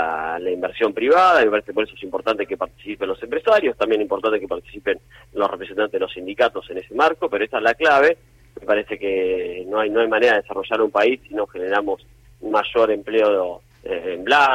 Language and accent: Spanish; Argentina; tenemos muchos derechos que hemos conquistado como Argentina